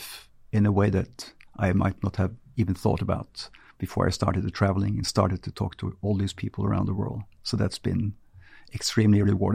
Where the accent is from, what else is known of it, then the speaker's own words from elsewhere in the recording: Norway; moved away as an adult; I grew up right outside of Oslo